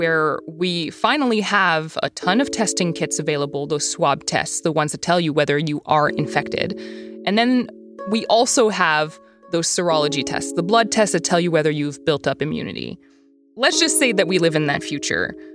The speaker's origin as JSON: {"language": "English", "country": "Canada", "said": "I'm Canadian"}